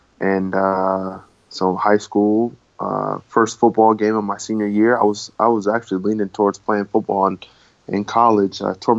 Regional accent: Lansing, Michigan, United States; Well, first of all, I grew up in Lansing, Michigan, the home of Michigan State University.

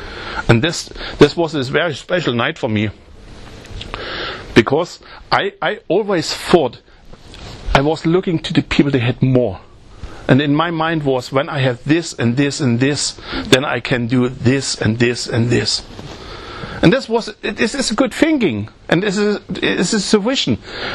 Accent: East Germany, Germany; English is a second language; significant moment for me, that I recognized, hey, I grew up in the east part of Germany.

